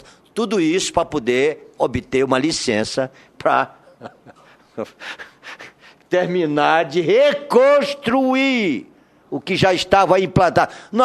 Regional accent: Roraima, Brazil; Porque quando eu era menino, lá em Roraima, que eu sou roraimense, o pão que eu comia, o trigo não era brasileiro.

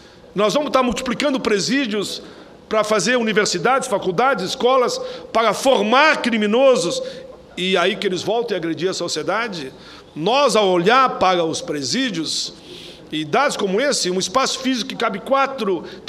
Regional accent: Canoas, Rio Grande do Sul, Brazil; lá na minha cidade, em Canoas

